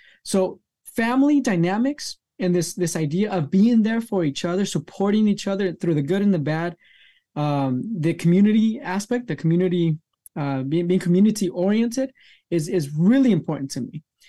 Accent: Nicaragua; Family, because growing up in Nicaragua, because again, I spent a few years out there, I went to school there, we lived with my grandparents.

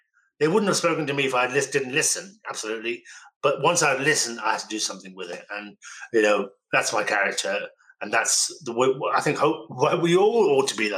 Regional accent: Birmingham, West Midlands, United Kingdom; born there; I joke about it and say, look, I was born in Birmingham. I don't really want to go back there, you know. I love Birmingham, by the way

